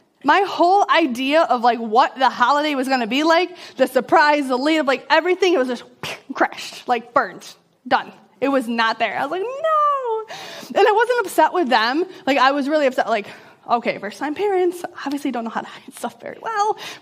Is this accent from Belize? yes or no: no; Baldwinsville, New York, United States; I grew up in Baldwinsville. I actually literally grew up like a tenth of a mile down the road on the Seneca River. My parents still live there, so this feels like home. I went to Reynolds Elementary right up behind here.